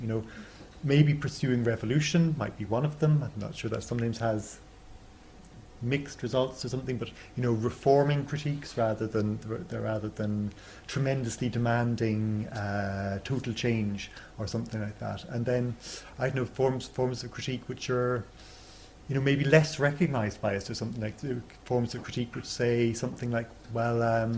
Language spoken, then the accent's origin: English; Ireland; And I'm from Ireland, and people there do claim occasionally that there's a different form of criticism in its poetry and in its political tradition